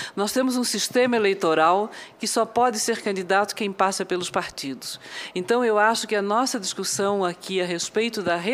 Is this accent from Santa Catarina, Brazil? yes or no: yes; Santa Catarina, Brazil; now in Curitiba, Brazil; eu sou catarinense, moro em Curitiba e participo dessas discussões todas